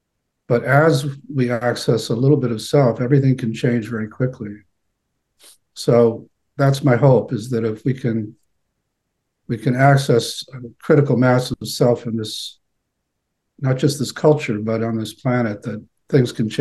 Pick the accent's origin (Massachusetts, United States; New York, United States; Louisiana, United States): Massachusetts, United States; Boston; now in Chicago, United States; we moved from the Boston area to the back here to the Chicago area to be with my kids and grandkids.